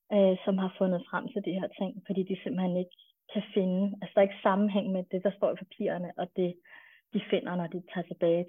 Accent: Frederiksberg, Capital Region of Denmark, Denmark; also born or lived in Bornholm / Kolding; Og så er jeg vokset op i Frederiksberg, og har så haft nogle flytninger efter, ja, omkring der var teenager, der flyttede vi til Bornholm, og derefter flyttede vi til Kolding, og så flyttede jeg tilbage til Frederiksberg, hvor jeg voksede op.

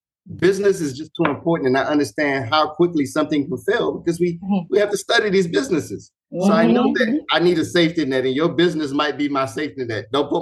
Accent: New Orleans, Louisiana, United States; You know, I'm from New Orleans.

